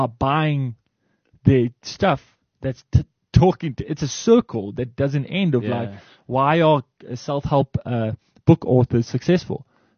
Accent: Durban, KwaZulu-Natal, South Africa; And listen, I'm from Durban.

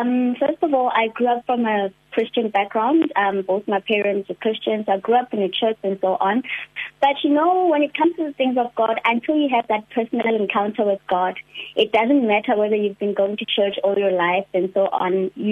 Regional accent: Carletonville, Gauteng, South Africa; now in Rustenburg, South Africa; Originally, I come from Carltonville, but now I reside in Rustenburg.

